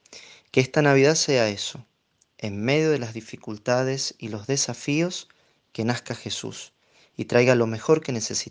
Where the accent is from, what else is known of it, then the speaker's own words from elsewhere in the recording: Argentina; Como argentinos, que somos campeones del mundo en el fútbol